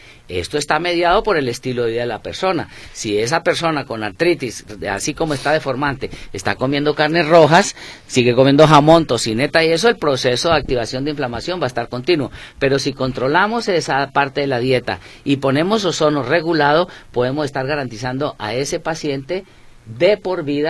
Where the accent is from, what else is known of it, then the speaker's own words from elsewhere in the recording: Colombia; Soy colombiano.